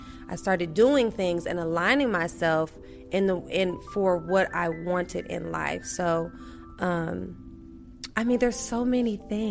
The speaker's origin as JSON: {"language": "English", "town": "Milwaukee", "region": "Wisconsin", "country": "United States", "tie": "born or raised there", "said": "So I grew up, I'm from Milwaukee, Wisconsin, small town gal where, you know, there's cheese and beer and all these other things."}